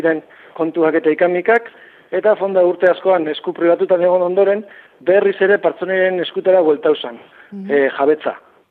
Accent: Oñati, Basque Country, Spain; moved away; Gu, izatez, Oñatiarra gara, baina 23 urten apenas egon garen Oñatin. Urrin geratzen zaigu, eta era berean gertu.

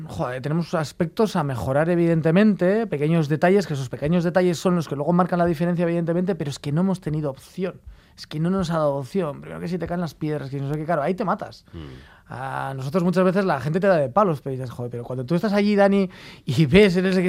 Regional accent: Lemoa, Basque Country, Spain; es de mi pueblo, de Lemona concretamente

